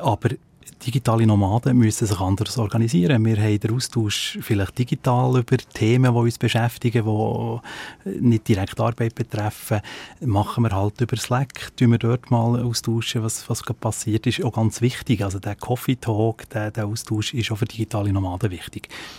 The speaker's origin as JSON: {"language": "German", "country": "Switzerland", "said": "Man darf nicht vergessen, dass wir bei uns in der Schweiz wunderbar zum Beispiel aus den Bergen raus arbeiten können."}